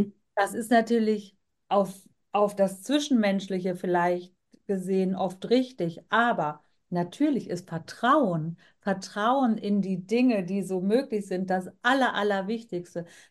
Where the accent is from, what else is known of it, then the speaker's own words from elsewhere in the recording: Bonn, North Rhine-Westphalia, Germany; meine Wurzeln, sage ich jetzt mal, weil mein Vater, der kam ja aus Indien, meine Mutter ist Deutsche und ich bin auch hier in Deutschland geboren, in Bonn aufgewachsen, geboren, lebe noch hier.